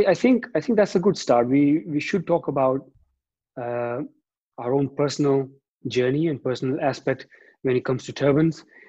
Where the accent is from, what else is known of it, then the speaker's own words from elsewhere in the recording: Delhi, India; That's where it started for me, being born and raised in Delhi.